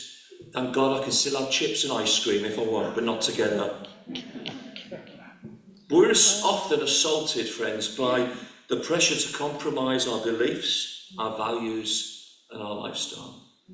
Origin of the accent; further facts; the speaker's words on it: England, United Kingdom; I'm very pleased that I'm British. And I say British, my identity is as United Kingdom. I believe in the United Kingdom. I'm English, but I like being, my passport thankfully says I'm from the United Kingdom.